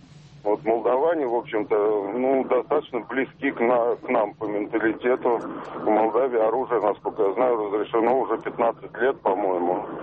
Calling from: Moscow Oblast, Russia; я из Московской области.

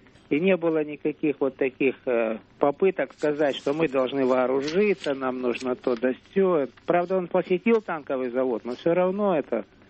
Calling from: Omsk, Omsk Oblast, Russia; Я звоню из Омска.

